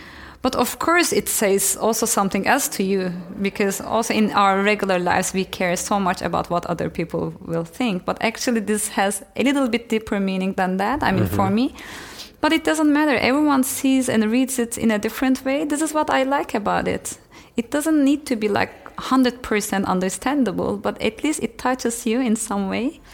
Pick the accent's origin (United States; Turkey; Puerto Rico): Turkey; English is a second language; I was raised in Turkey. Obviously, as a Turkish girl in a small town, and my family was really, really, is still really conservative and religious. So apart from Islamic roots that I was like being raised